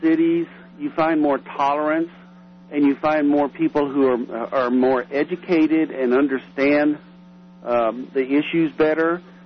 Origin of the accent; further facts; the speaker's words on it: Houston, Texas, United States; now in Colorado, United States; I was born and raised in Houston, and born in, get this, Jefferson Davis Hospital.